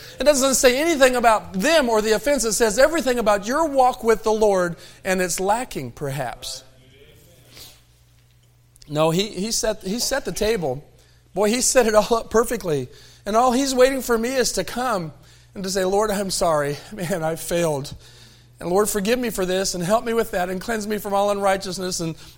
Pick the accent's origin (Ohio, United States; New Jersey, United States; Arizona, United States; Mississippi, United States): Arizona, United States; Tucson; born there; I was born in Tucson, Arizona at St. Joe's Hospital on Wilmot Avenue.